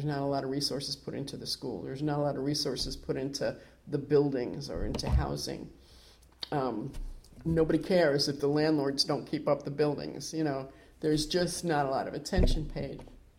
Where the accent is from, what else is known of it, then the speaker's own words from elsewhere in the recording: Manhattan, New York, United States; where I consider my hometown to be East Harlem and Manhattan.